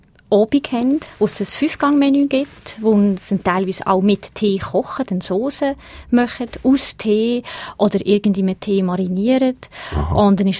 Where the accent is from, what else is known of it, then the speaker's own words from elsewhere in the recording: Switzerland; Wortgebrauch und durch das gibt es die Verwechslungen vielleicht nicht so im Ausland wie bei uns in der Schweiz.